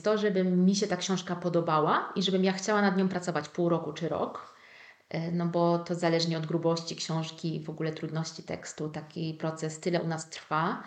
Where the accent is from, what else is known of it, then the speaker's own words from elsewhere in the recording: Szczecin, West Pomeranian Voivodeship, Poland; ja jestem ze Szczecina na przykład